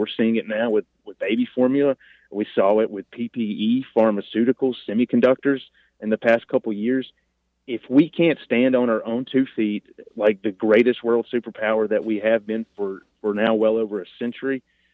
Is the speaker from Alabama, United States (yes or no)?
yes; Hartselle, Alabama, United States; I grew up over in Hartsel in Morgan County. I had a lot of my family members served in politics down in the state legislature, county commission over here.